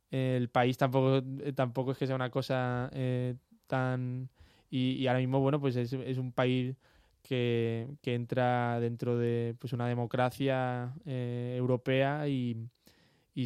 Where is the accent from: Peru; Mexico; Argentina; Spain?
Spain; Málaga, Andalusia; sobre todo de niño, porque además en Málaga, o por lo menos en mi entorno de Málaga, casi nadie aprendía nada de flamenco